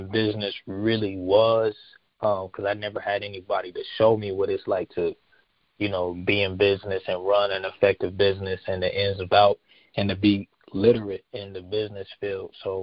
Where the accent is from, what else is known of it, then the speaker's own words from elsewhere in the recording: Winston-Salem, North Carolina, United States; I'm from Winston-Salem, North Carolina, born and raised.